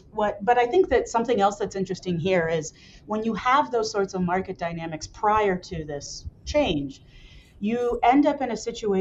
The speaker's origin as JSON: {"language": "English", "country": "United States", "said": "Michael's Austrian and I'm American, so we just, you know, we literally don't speak the same language"}